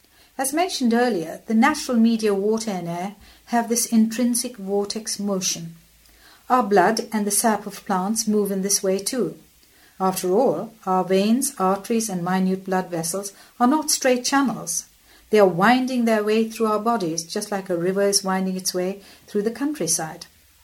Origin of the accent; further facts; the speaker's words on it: India; I come from India, where spirituality is a way of life.